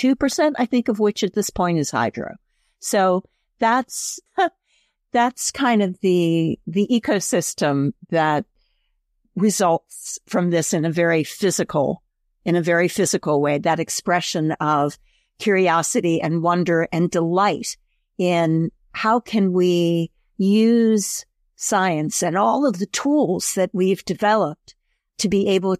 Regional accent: Princeton, New Jersey, United States; I grew up in Princeton as well.

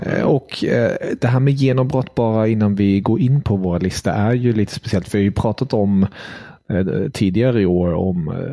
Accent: Germany; Bara jag som tysk sitter här, det är ju ett statement i sig.

